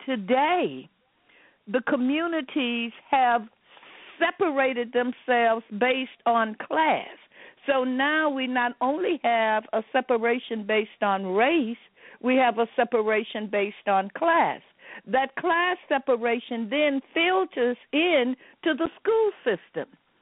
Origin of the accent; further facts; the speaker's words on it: Monroe, Louisiana, United States; when I grew up in Monroe, Louisiana, Black people did not have a class issue, and by that I mean Black people of all different walks of life lived together in the same community.